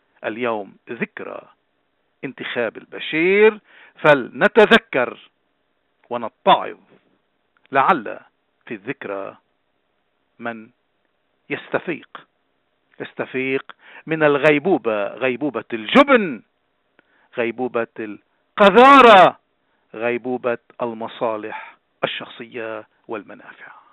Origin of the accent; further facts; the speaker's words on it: Lebanon; نحن أبناء هذه الأمة العظيمة، نحن أبناء لبنان المقدس